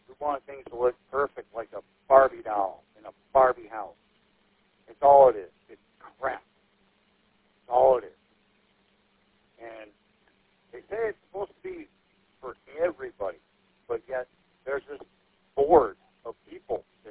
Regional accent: St. Joseph, Michigan, United States; Growing up in St. Joe, we were neighboring city to Benton Harbor, and Benton Harbor is just not good.

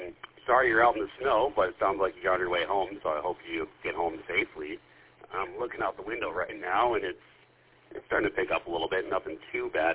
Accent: East Lansing, Michigan, United States; also born or lived in Chicago; now in Sterling Heights, United States; I first got my call when I lived in Chicago, and then, you know, I was born and raised in East Lansing. So, back in Michigan, loving it so far.

